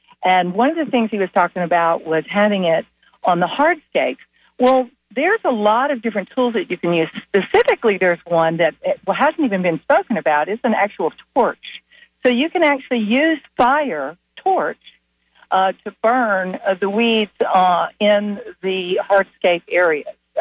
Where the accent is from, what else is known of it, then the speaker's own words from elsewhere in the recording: Tampa, Florida, United States; Hi. I am from Tampa.